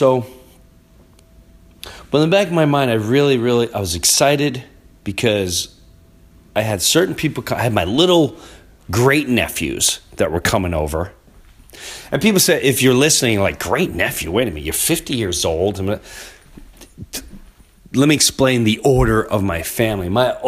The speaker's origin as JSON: {"language": "English", "town": "Valley Stream", "region": "New York", "country": "United States", "tie": "born or raised there", "said": "See, when I was a kid, and I grew up in Valley Stream, Long Island, and it was the kids, the fireworks for the kids."}